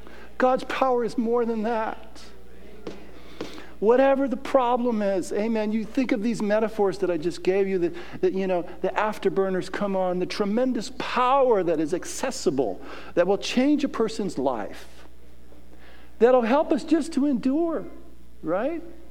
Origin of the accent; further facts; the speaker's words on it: San Diego, California, United States; I grew up in San Diego.